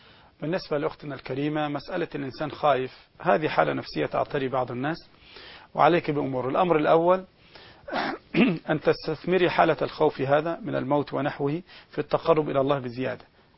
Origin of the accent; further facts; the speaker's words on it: Egypt; كمصريين بالذات وكمسلمين عامة